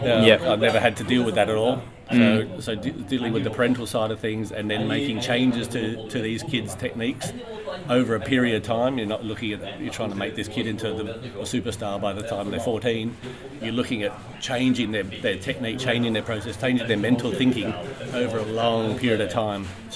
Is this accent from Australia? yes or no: yes; Australia; It's very difficult being Australian.